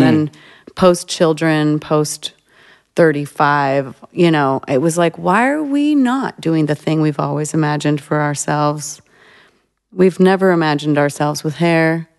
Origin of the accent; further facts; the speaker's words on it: Albion, New York, United States; born there; also born or lived in Florida / Alabama / Kansas / Virginia; But I was born in Albion, New York, which is outside of Buffalo. A month later, I moved to Florida. A short time later, I moved to Alabama. Then I moved to Kansas.